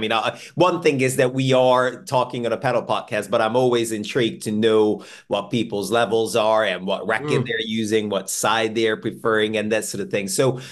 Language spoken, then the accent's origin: English; Budapest, Hungary; because I'm Hungarian, so I'm from Budapest originally.